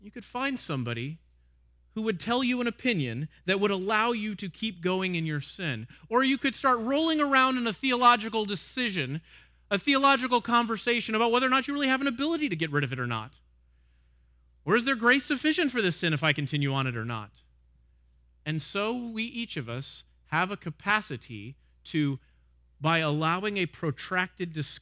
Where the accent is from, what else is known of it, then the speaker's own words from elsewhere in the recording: Texas, United States; I'm from Texas. You might have heard. I'm a fan of tortillas